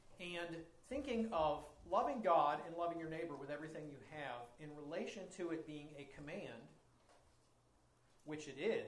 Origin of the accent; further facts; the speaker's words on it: Cincinnati, Ohio, United States; born there; and I was born in Cincinnati, so I will always be a Cincinnati Reds fan